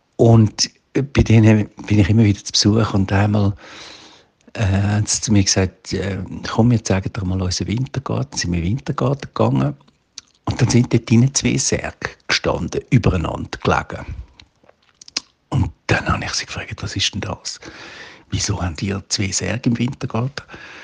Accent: Zurich, Switzerland; ich bin 65, ich komme aus dem Kanton Zürich

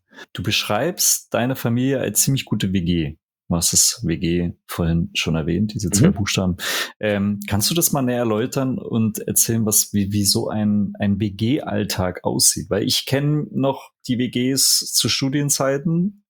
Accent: Saxony-Anhalt, Germany; also born or lived in Wolmirstedt; ich komme mir aus der Nähe Magdeburg.

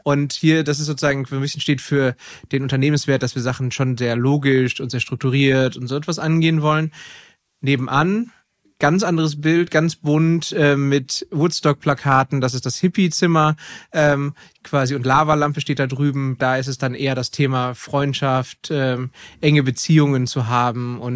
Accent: Bochum, North Rhine-Westphalia, Germany; hier komme ich aus Bochum, hier weg quasi

